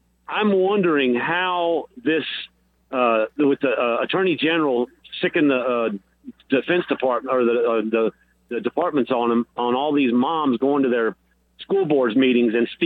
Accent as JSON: {"language": "English", "region": "Texas", "country": "United States", "tie": "born or raised there", "moved": "yes", "said": "I'm an old Texas guy, born and bred in Texas, but I moved here in 2000, so I'm almost a native born or a native here now, I guess, for after 21 years."}